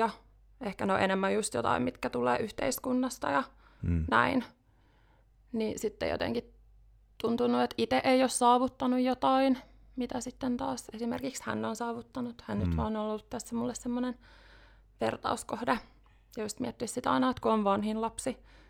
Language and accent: Finnish; Vantaa, Uusimaa, Finland; Mä oon kotoisin Vantaalta, Itä-Vantaalta.